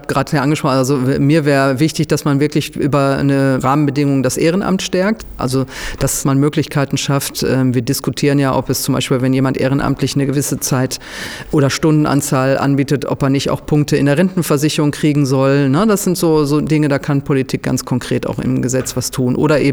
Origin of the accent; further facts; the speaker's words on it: Duisburg, North Rhine-Westphalia, Germany; also ich komme aus Duisburg